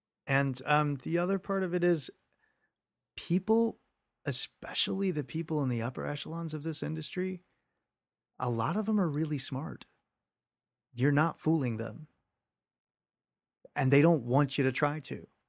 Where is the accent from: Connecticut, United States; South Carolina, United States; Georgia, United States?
Georgia, United States; But again, I'm from Georgia originally.